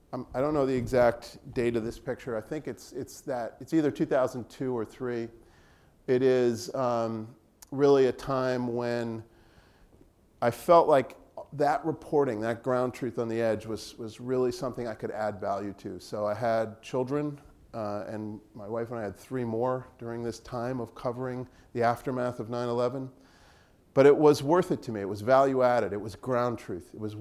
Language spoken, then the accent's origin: English; Boston, Massachusetts, United States; And Matt offered me a job at the Boston Globe, and I am from Boston.